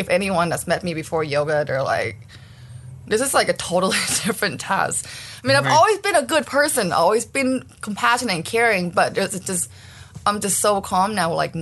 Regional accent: Las Vegas, Nevada, United States; also born or lived in Thailand; I grew up in Vegas. I'm Thai, so I've always, been a Buddhist in a way.

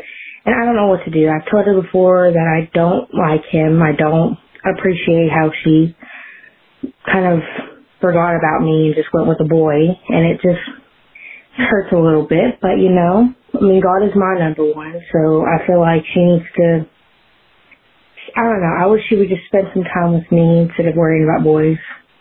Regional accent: Oklahoma, United States; Hi, guys. … I am from Oklahoma.

